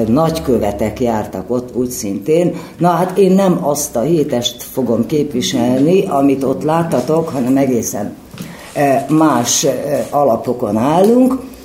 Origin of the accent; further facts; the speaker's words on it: Ózd, Borsod-Abaúj-Zemplén, Hungary; Ózdról jöttem, a hétestől már biztosan hallott az egész ország